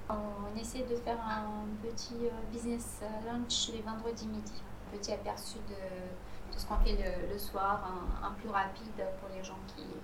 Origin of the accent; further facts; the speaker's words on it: Moldova; Oui, ça me plaisait, mais dans mon pays d'origine, qui est l'Moldavie, la cuisine était toujours le centre des événements